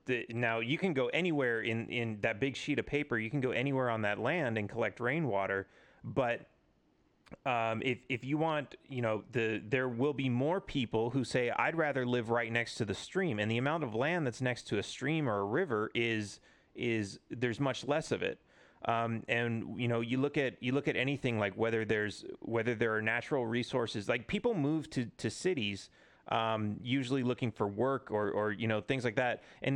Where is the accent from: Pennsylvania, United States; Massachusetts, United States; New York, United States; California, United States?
California, United States; Los Angeles; So like, so I grew up in Los Angeles, and there are a ton of people who move there